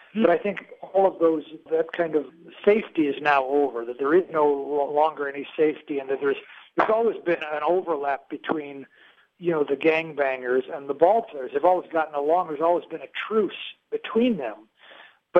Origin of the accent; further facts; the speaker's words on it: Chicago, Illinois, United States; You know, I live in Chicago in the summers, and I grew up in Chicago.